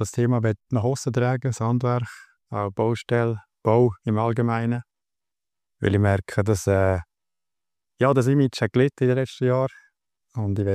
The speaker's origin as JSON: {"language": "German", "region": "Aargau", "country": "Switzerland", "tie": "born or raised there", "lives_now": "Lucerne, Switzerland", "said": "Nein, seit einem Jahr im Luzernischen, aber gebürtig und aufgewachsen im Aargau, ja."}